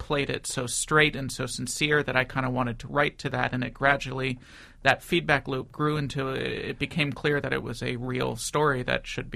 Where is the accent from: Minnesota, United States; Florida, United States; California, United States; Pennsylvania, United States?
California, United States; I grew up in Southern California in kind of the suburbs of L.A.